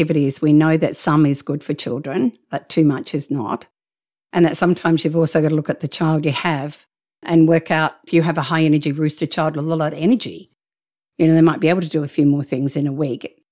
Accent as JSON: {"language": "English", "country": "Australia", "said": "hang on, I'm Australian. We've got sharks, crocodiles, and all sorts of five-all danger."}